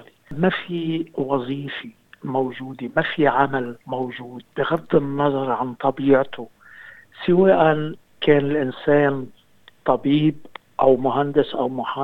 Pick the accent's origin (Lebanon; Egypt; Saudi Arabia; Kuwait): Lebanon; Beirut, Beirut Governorate; born or raised there; now in Australia